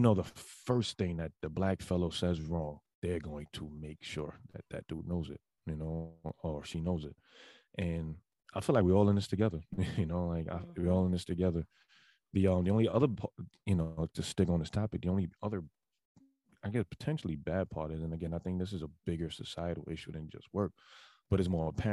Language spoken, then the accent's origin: English; Bronx, New York, United States; So I'm an 80s baby. I grew up in the Bronx, born and raised in the Bronx.